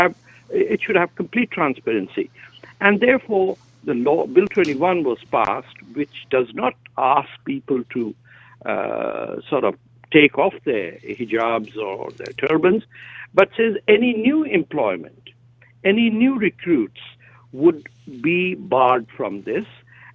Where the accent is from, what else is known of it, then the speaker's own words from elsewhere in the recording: Pakistan; moved away as an adult; I come from the Indian subcontinent. People of all religion cover their heads with the working in the fields, which is quite illogical. It's called a dupatta, but I grew up, I spent 30 years of my life in Pakistan.